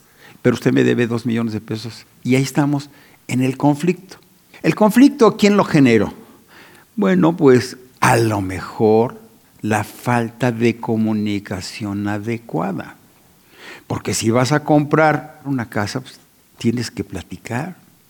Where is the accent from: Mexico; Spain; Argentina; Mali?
Mexico; porque somos buenos mexicanos